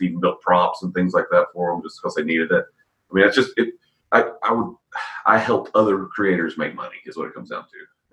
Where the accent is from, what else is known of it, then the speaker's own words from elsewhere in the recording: Georgia, United States; Born and raised in Georgia.